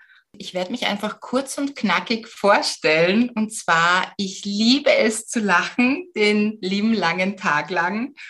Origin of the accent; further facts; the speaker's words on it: Vienna, Austria; in meiner Heimatstadt, also in Wien